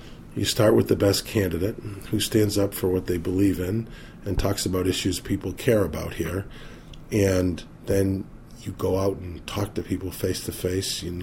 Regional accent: Abington, Massachusetts, United States; So I was working in my hometown of Abington.

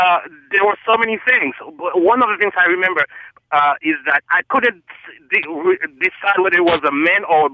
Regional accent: Haiti; now in Boston, United States; I grew up reading Tintin in French, but it was in Haiti.

